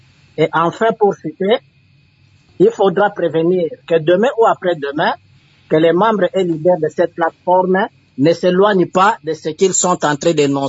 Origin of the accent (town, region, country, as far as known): DR Congo